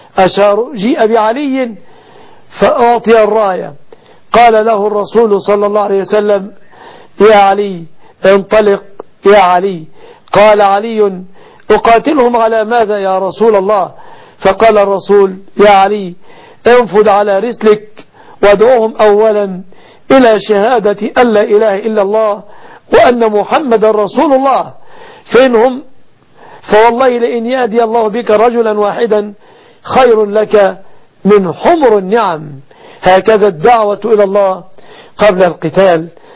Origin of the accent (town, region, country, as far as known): Egypt